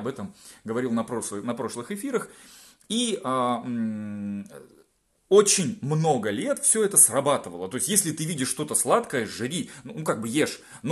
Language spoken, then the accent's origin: Russian; Siberia, Russia; Ну, как бы я из Сибири, у нас там все связано с медведем.